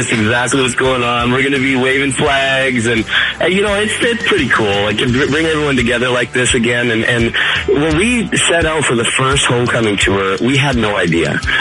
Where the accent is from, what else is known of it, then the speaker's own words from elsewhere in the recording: Canada; now in Nashville, United States; we're both from Canada, both have some Alberta roots, both ended up in Nashville having success